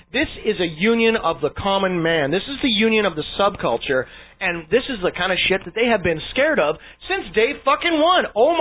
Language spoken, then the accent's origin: English; Canada; because of we're Canadian, one. Two, our Canadian laws do not endorse